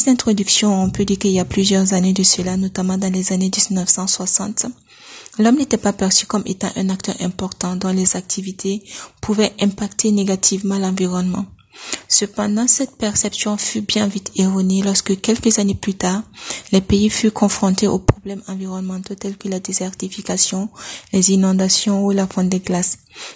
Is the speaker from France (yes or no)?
no; Burkina Faso; je viens du Burkina Faso. Je suis doctorante en droit à l'Université de Lagos au Nigeria.